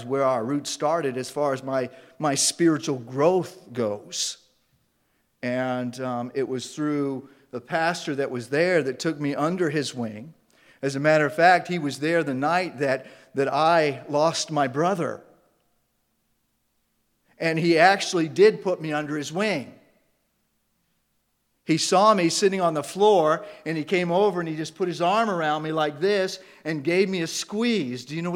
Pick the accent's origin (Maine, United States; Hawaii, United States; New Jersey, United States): Maine, United States; And we're both originally from Maine, my wife